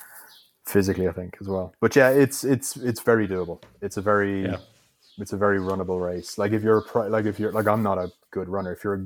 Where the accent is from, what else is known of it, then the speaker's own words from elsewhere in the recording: Ireland; basically I'm Irish, so I'm built for winter, right? I'm built for rain and wind and all that kind of stuff.